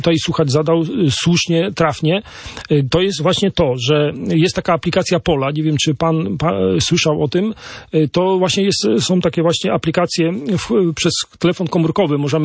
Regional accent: Łowicz, Łódź Voivodeship, Poland; now in Poznań, Poland; pochodzę z Łowicza, tak? Że moje miasto rodzinne to Łowicz, czyli centrum Polski.

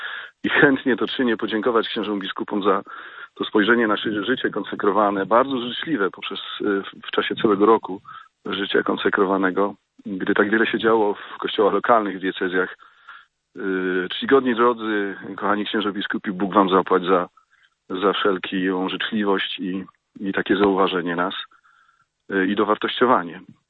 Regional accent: Podgrodzie, Subcarpathian Voivodeship, Poland; w mojej rodzinnej wiosce, w mojej parafii. Przyjechałem mamę odwiedzić w Podgrodzie, na Podkarpaciu koło Dębicy

